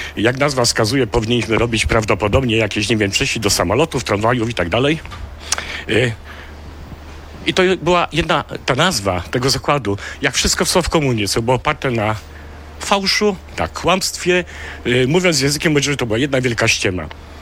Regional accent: Kraków, Lesser Poland, Poland; Ja jestem z Nowej Huty.

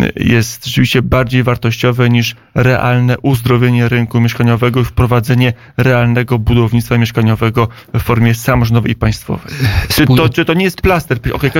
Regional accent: Warsaw, Masovian Voivodeship, Poland; born there; Niestety urodziłem się w Warszawie i nic na to nie poradzę.

